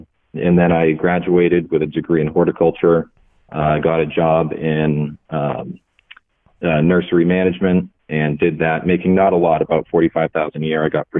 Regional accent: New Hampshire, United States; Yeah, so I'm from New Hampshire, and I'm 26-year-old

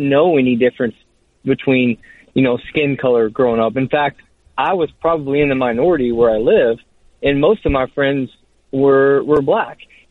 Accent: Shreveport, Louisiana, United States; now in Phoenix, United States; So I'm a white man. I'm from Shreveport, Louisiana, representing the Port City. And I live in Phoenix now

